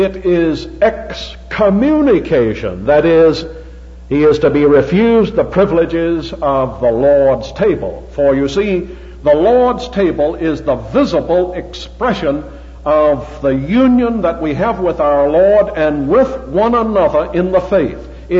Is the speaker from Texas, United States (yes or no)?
no; Charleston, South Carolina, United States; I grew up in the First Presbyterian Church of Charleston, South Carolina, which is one of our old Presbyterian churches in this country.